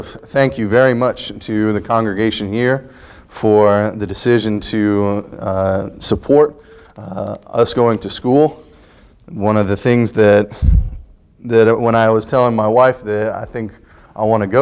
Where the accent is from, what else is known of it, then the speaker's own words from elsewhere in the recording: Ohio, United States; I grew up in Ohio, and my grandfather was a director of a school of preaching in West Virginia.